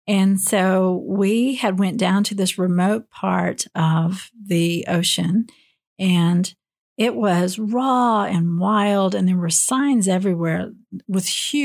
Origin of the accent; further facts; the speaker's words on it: Oklahoma, United States; You know, it's really funny because I am from Oklahoma.